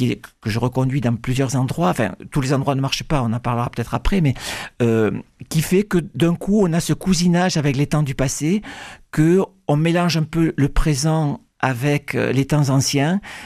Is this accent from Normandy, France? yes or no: no; Narbonne, Occitanie, France; je passe mon enfance à Narbonne, qui est à 30-40 kilomètres de Rivesaltes.